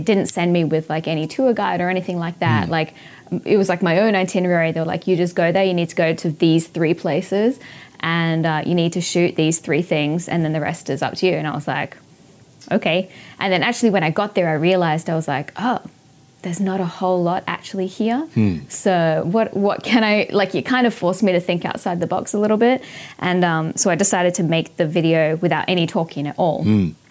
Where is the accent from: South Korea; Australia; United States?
Australia; now in Osaka, Japan; I am Australian. And I am living in Japan, yes, living in Osaka.